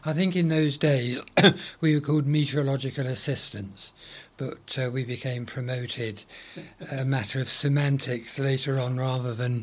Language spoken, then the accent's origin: English; Stanmore, London, United Kingdom; born there; I was born in Stanmore in Middlesex in 1935.